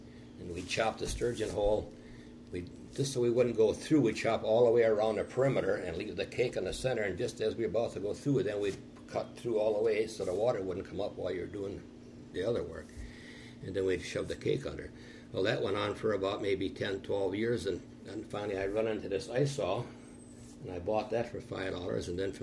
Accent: Neenah, Wisconsin, United States; also born or lived in Combined Locks; I live here in Neenah, Lake Winnebago. And I was born in Combined Locks. And at age three, it was 1931, December 13th, I was born. And then when I was 3 years old, my mother and my dad bought a farm out this side of Neenah here.

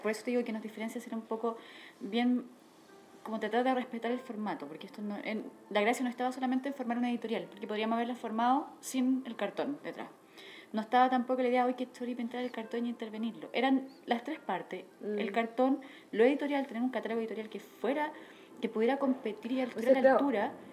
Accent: Chile; Somos de Chile, conocimos tu proyecto, así queremos hacerlo.

